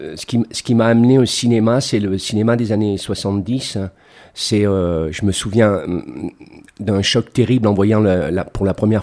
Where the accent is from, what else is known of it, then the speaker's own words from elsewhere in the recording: Échirolles, Auvergne-Rhône-Alpes, France; Alors figurez-vous que je suis né à Échirolles et qu'à Échirolles, il y avait un cinéma qui était à 300-400 mètres de chez nous